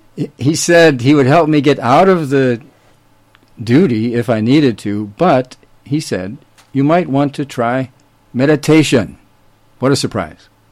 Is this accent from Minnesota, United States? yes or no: yes; Minnesota, United States; I was born and raised in Minnesota and entered the Air Force Academy in 1965